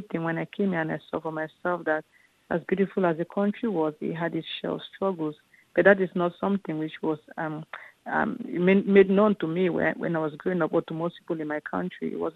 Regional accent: Cameroon; English is a second language; moved away; also born or lived in Harlem; because they are from my hometown in Cameroon. And I am an African immigrant myself. I, I used to live in Harlem, just like the characters in the novel.

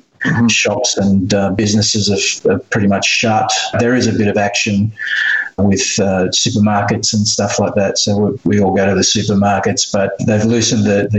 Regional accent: Fremantle, Western Australia, Australia; We live on the coast here in Fremantle, so I was born in Fremantle, pretty much lived here all my life.

